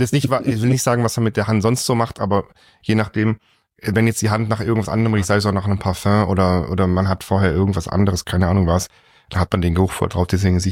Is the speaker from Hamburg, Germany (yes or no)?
no; Baden-Württemberg, Germany; ich bin aufgewachsen in Baden und bei uns zu Hause war das so